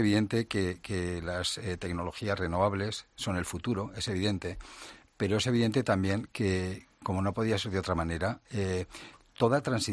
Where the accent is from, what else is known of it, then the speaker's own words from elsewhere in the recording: Basque Country, Spain; Mi tierra, el País Vasco, el 24,5%.